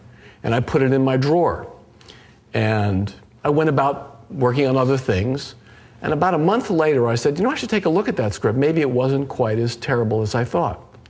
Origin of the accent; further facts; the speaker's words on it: New York City, New York, United States; Well, I grew up in New York City.